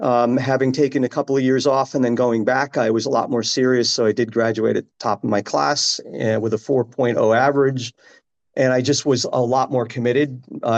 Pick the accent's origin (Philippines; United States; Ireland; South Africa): United States; Connecticut; also born or lived in Bronx, New York; So I was born in Bronx, New York, and really had the typical Italian family where everybody lived on the same street. And I think after about 3 years old, my parents thought, well, we should raise the kids in the suburbs. So they moved to Connecticut